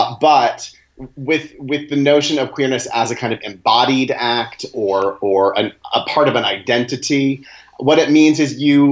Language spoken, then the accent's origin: English; Maine, United States; now in New York City, United States; But I grew up in Maine on a farm, and I know what that world is like.